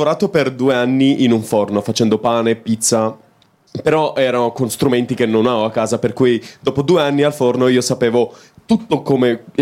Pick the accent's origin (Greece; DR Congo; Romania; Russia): Romania; hanno visto che sono romeno